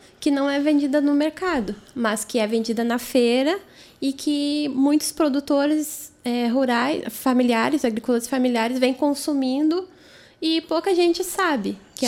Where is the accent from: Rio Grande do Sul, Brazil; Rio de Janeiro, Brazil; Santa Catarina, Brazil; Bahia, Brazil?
Rio Grande do Sul, Brazil; São Borja; now in São Lourenço do Sul, Brazil; Eu sou de São Borja.